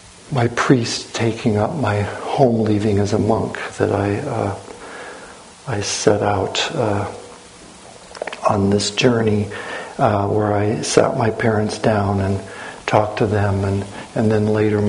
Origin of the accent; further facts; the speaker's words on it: California, United States; I grew up around here. I mean, I grew up on the Central Coast, and I went to college here, you know, in the shadow of San Francisco.